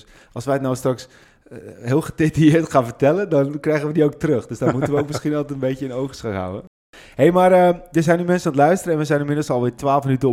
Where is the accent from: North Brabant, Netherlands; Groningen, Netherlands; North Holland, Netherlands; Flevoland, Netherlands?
North Holland, Netherlands; Hem; Ik zeg altijd, ik kom oorspronkelijk uit Hem. Maar ik woon nu in Zwaag.